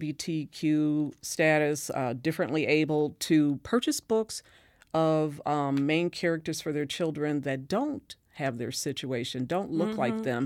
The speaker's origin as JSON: {"language": "English", "town": "Racine", "region": "Wisconsin", "country": "United States", "tie": "born or raised there", "said": "a little Black girl growing up in Racine."}